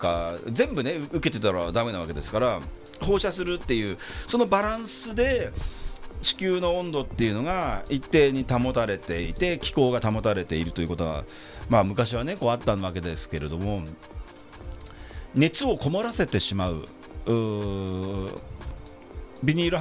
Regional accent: Tsurumi, Kanagawa, Japan; 私の地元の名前がついてる鶴見川とかっていうのは一級河川ですからね

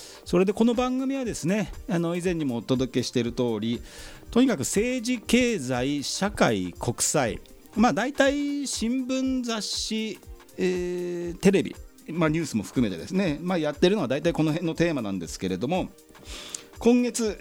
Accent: Yokohama, Kanagawa, Japan; 私横浜鶴見区出身

